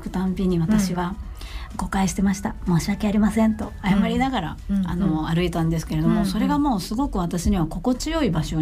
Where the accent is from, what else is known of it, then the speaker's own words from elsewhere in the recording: Tokushima, Japan; あの私もともと四国出身で、うん、徳島出身だったので